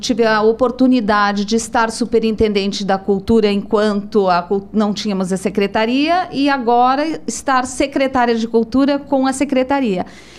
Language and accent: Portuguese; Cascavel, Paraná, Brazil; porque eu nasci no interior, eu vim de Cascavel